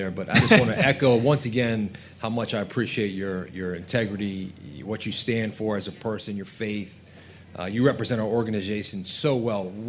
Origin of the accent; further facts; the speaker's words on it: Leesburg, United States; What's up, Kirk? … I'm from Leesburg.